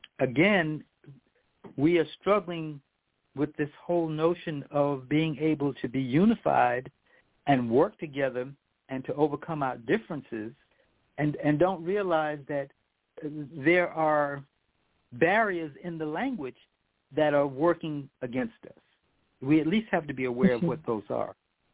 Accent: New York City, New York, United States; growing up in New York City, and many of us who grew up in integrated communities or grew up around Jewish people, you never heard the word kike mentioned.

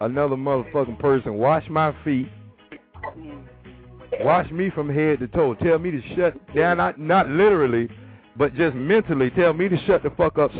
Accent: Florida, United States; I ain't from Florida, though. I'm from Florida, but I ain't from Florida, dog.

